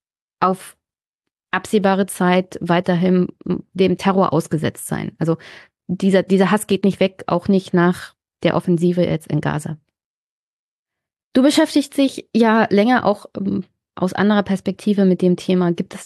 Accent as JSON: {"language": "German", "country": "Germany", "said": "als Deutscher steht man so außen"}